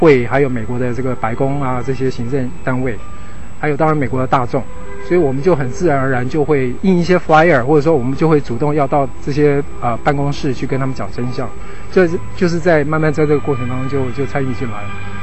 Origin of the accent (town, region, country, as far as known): China